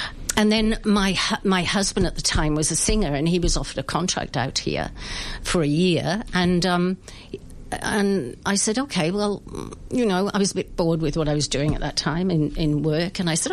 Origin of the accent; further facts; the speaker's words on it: Wales, United Kingdom; now in London, United Kingdom; I could always sing. I'm from Wales. My dad sang.